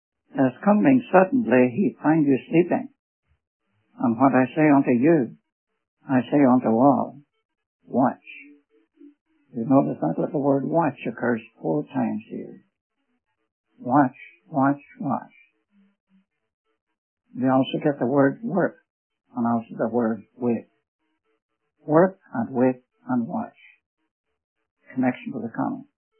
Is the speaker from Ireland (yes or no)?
yes; Ireland; born there; I was born in Ireland.